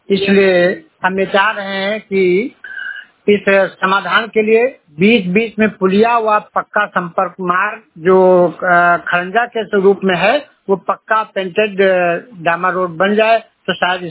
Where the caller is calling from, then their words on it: Barabanki, Uttar Pradesh, India; मैं डिस्ट्रिक्ट बाराबंकी तहसील फतेहपुर विकास खंड सूरतगंज ग्राम सभा अहले माऊ से बोल रहा हूँ